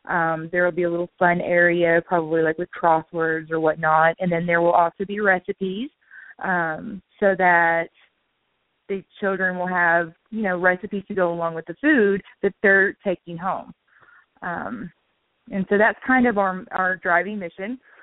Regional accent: the South, United States; I'm from the South, and so good food is a big thing.

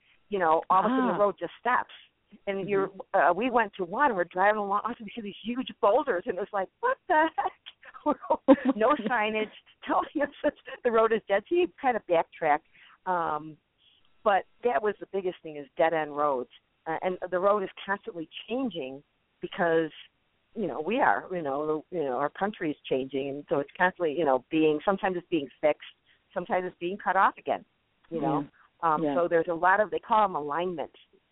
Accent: United States; Being on this road trip gave me an even greater appreciation for being an American and living here.

